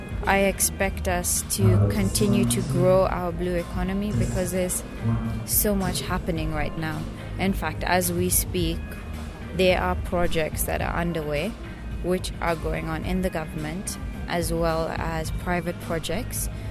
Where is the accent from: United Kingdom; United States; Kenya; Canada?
Kenya; Mombasa, Mombasa County; Oh, my background is quite complex, but I'm Kenyan, born and brought up in Mombasa. I'm quite mixed, so I do have French, Portuguese, and Indian blood.